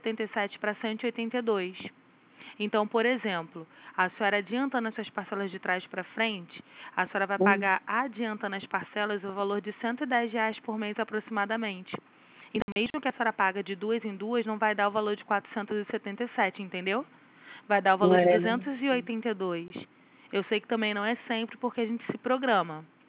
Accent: Rio de Janeiro, Brazil; Sou do Rio.

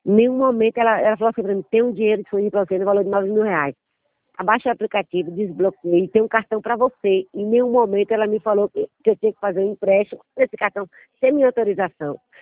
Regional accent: Itaberaba, Bahia, Brazil; E eu moro na Bahia, sou de Itaberaba, interior da Bahia, da Chapada Diamantina.

